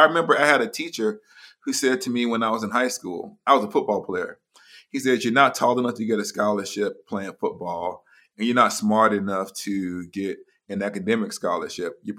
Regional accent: Huntsville, Alabama, United States; I was actually a young Black kid growing up in Huntsville, Alabama, with people who were all around me.

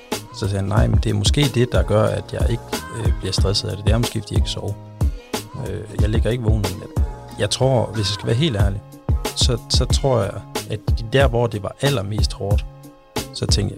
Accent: Aalborg, North Denmark Region, Denmark; now in Copenhagen, Denmark; hvor jeg havde en lille tømmervirksomhed i Aalborg, hvor jeg er fra

